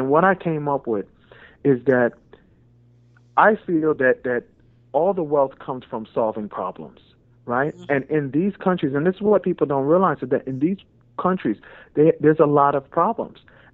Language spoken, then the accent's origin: English; Jamaica; born there; I'm from a third world country. I was born in Jamaica, right?